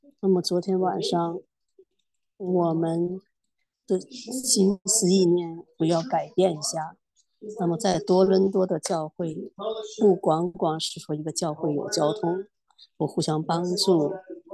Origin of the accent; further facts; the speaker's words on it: United States; 当我在美国长大的时候，我们就是这样子